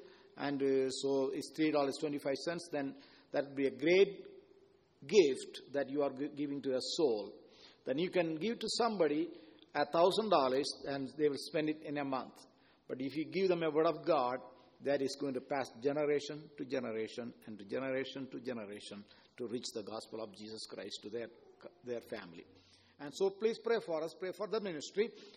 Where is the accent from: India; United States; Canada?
India; English is a second language; I born and raised in India, and India is a country we have 1.4 billion people, three times smaller, and 82% Hindus